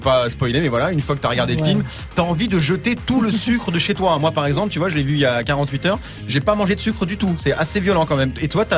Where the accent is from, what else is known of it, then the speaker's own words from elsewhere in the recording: France; Même en tant que Français